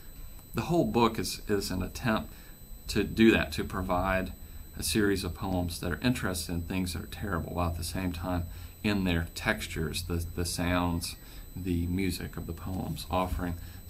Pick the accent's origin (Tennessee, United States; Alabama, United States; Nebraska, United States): Alabama, United States; The title, Murder Ballads, is taken from a type of music that I'm familiar with from growing up in Northeast Alabama.